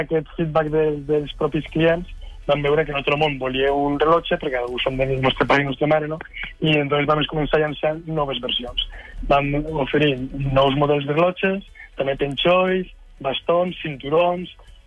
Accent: La Fresneda, Aragon, Spain; Jo soc de Terol, de la Fresneda. Soc de la franja del Materranya i dels barris

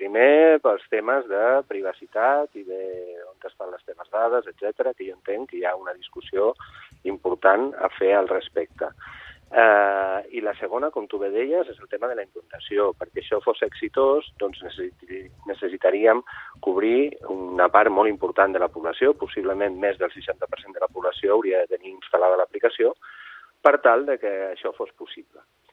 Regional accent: Catalonia, Spain; Bé, jo soc català

